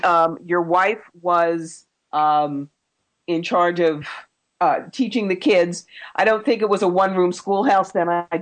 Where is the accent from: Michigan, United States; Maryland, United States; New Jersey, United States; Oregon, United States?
New Jersey, United States; also born or lived in Philadelphia / Buffalo / Atlanta; I grew up in South Jersey, and I've lived in Philadelphia, and I've lived Buffalo, and I lived in Atlanta for 7 years, and I went to school in Rhode Island.